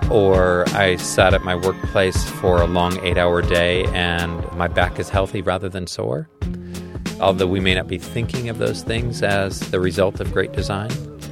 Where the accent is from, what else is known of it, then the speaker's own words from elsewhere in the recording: Calumet, Michigan, United States; born there; also born or lived in Upper Midwest; I actually grew up in a handful of spots, all in the upper Midwest. So I was born in a tiny town in the upper peninsula of Michigan by the name of Calumet.